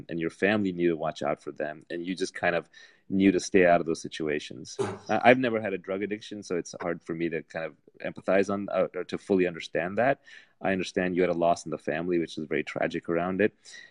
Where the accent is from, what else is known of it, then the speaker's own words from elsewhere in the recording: New York City, New York, United States; I grew up in Jamaica, Queens, which is a really rough neighborhood.